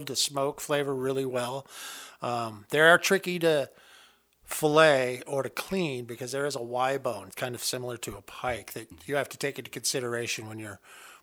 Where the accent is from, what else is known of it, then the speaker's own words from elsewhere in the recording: Idaho, United States; I grew up here in North Idaho. So my first fish was caught up at Robinson Lake as a child at 2 years old.